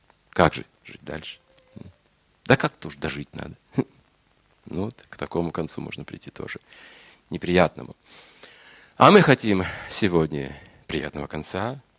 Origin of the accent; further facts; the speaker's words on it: Georgievka, Kazakhstan; born there; я в Георгиевку ездил там, где я же родился, в Георгиевке. Мать родилась тоже в Казахстан.